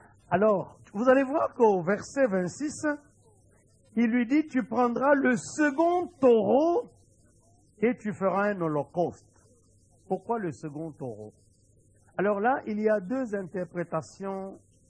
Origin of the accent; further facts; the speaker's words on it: Kinshasa, DR Congo; chez nous au Congo, à Kinshasa